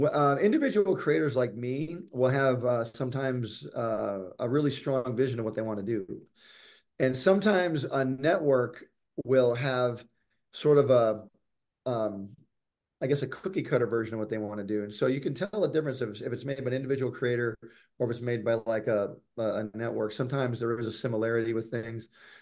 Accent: Michigan, United States; I grew up in Michigan, so I grew up this before the internet.

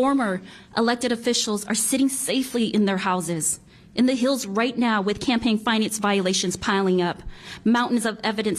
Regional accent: United States; born there; This I know for sure because I was born poor in America.

